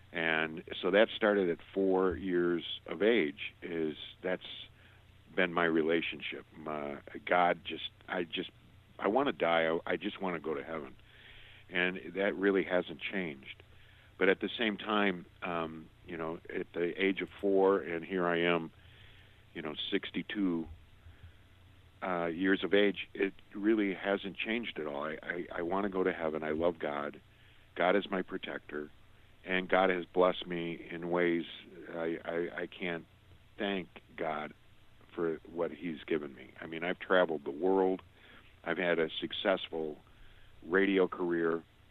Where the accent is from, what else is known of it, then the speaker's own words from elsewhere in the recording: Detroit, Michigan, United States; born there; Oh, I was born outside Detroit, Michigan, and I look back at it.